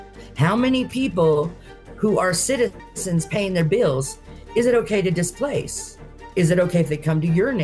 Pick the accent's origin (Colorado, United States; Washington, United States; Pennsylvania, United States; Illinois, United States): Colorado, United States; Aurora; I'm from Aurora, Colorado. I used to reside at 1218 Dallas Street, apartment 304.